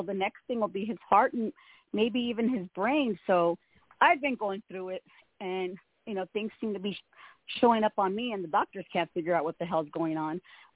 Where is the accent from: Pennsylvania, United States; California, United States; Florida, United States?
California, United States; I'm from California.